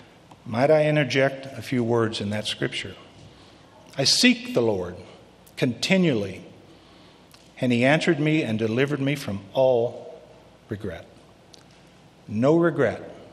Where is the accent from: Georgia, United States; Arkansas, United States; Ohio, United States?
Arkansas, United States; Growing up in Arkansas, I rode the bus to and from school every day.